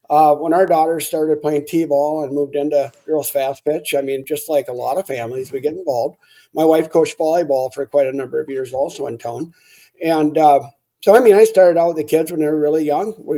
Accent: Grantsburg, Wisconsin, United States; especially in my hometown of Grantsburg here.

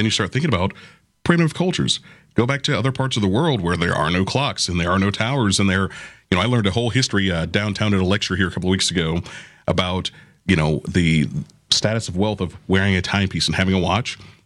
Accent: Florida, United States; born or raised there

